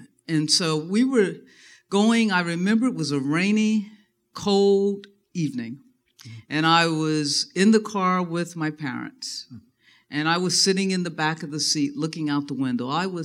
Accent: Dayton, Ohio, United States; I was born and raised in Dayton, Ohio. Dayton was and still is a very segregated city.

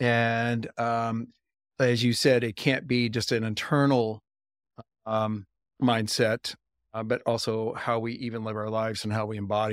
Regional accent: Missouri, United States; And, you know, I grew up in Missouri, so same thing.

